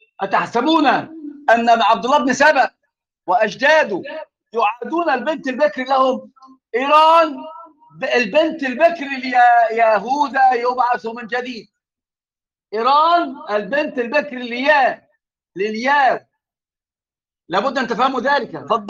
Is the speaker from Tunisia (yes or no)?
yes; Tunisia; انت ما تتعلم مني على الغساله عندنا في تونس